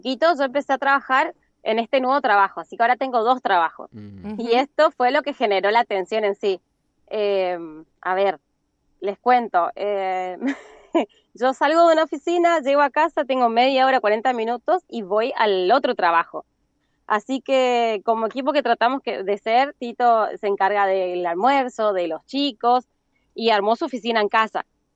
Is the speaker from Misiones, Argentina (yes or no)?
yes; Posadas, Misiones, Argentina; Somos de Posadas Misiones.